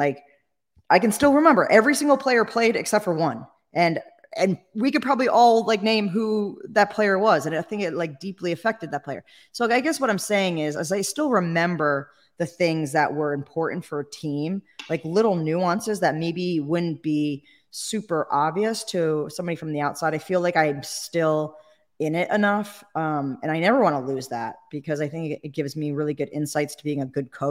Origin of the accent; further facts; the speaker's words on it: New Jersey, United States; And I grew up in Jersey, by the way.